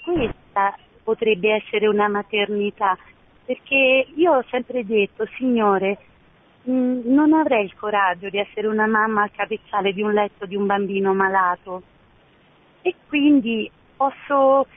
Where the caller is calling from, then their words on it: Amatrice, Lazio, Italy; siamo da Amatrice.